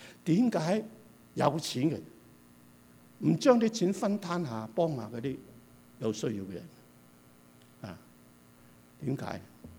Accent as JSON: {"language": "Cantonese", "country": "Hong Kong", "said": "大家知道，我哋香港人，香港嚟，香港派钱啊"}